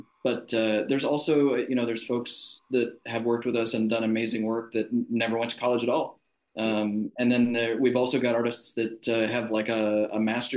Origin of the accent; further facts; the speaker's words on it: Lincoln, Nebraska, United States; I come from a relatively small town. I'm from Lincoln, Nebraska, and they don't make a lot of movies in Lincoln, Nebraska.